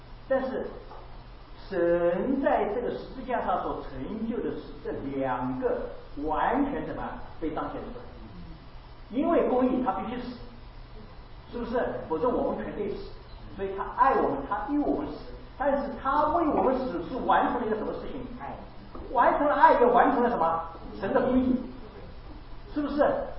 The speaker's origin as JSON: {"language": "Chinese", "region": "Shanghai", "country": "China", "accent": "Shanghainese", "said": "你是上海人是不是？我说是，我上海口音是不是很重？他说对啊，你一开口就知道你是上海人。"}